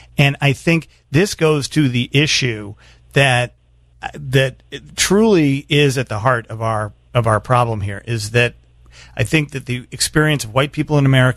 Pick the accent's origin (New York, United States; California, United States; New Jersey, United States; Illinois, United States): Illinois, United States; Chicago; And as a Chicagoan, and as a CTA writer, as a Venture card holder, I'm sorry that happened to you